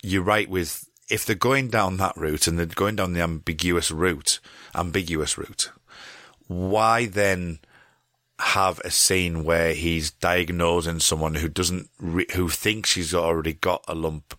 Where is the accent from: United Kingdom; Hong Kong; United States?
United Kingdom; I know we're both British